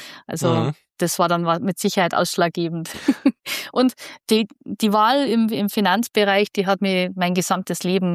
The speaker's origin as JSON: {"language": "German", "region": "Bavaria", "country": "Germany", "tie": "born or raised there", "said": "ich bin tatsächlich in einem kleinen, schnuckligen Dorf aufgewachsen in Bayern, auch in direkt in der Nähe vom Chiemsee und mehr oder weniger in den Bergen."}